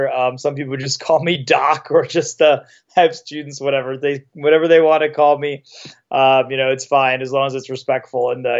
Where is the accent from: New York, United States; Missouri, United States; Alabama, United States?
New York, United States; New York City; You know, I'm from Queens, where the Mets were.